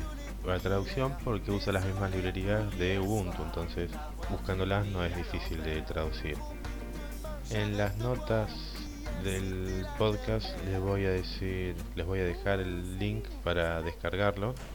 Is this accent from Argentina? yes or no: yes; Argentina; Los que no son argentinos comprenderán, yo creo que ya está popularizado a nivel mundial el mate como producto argentino, y bueno, es algo que tomamos habitualmente.